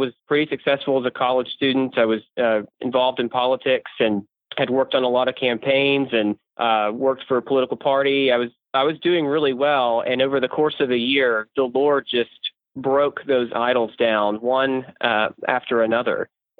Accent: Columbia, Tennessee, United States; So I'm from Columbia, Tennessee, which is about an hour south of Nashville.

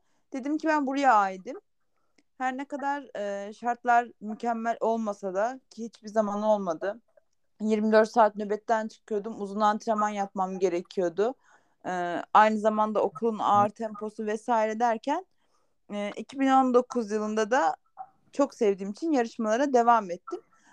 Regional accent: Konya, Turkey; now in Ankara, Turkey; Kapadokyalı gibi olmuştum ama yarıştan önce ve geçen senelerde çok fazla evden çok Konyalıyım esasen. Konya'dan çok Kapadokya'ya gitmişimdir kesinlikle.

